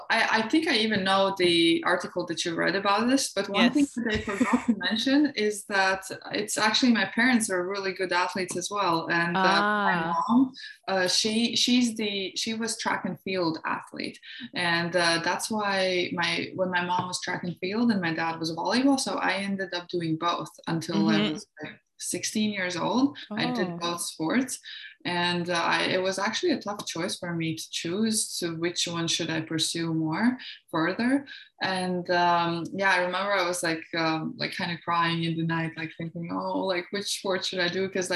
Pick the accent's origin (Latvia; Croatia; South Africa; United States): Latvia; Jūrmala; English is a second language; So I'm from Latvia and I started playing volleyball because my dad loved the sport and played.